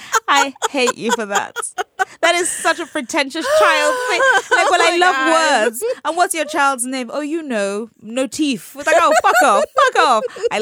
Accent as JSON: {"language": "English", "country": "United Kingdom", "said": "A part of me is, as a British person, I always, my urge is to downplay stuff"}